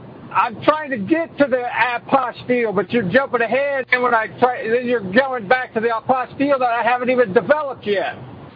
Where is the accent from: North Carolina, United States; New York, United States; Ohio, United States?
North Carolina, United States; born there; the birth certificate that has my name on it that was created, you know, back when I was born in North Carolina